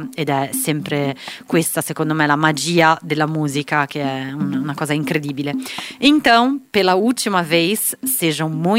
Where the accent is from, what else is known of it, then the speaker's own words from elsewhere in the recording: Brazil; sono brasiliana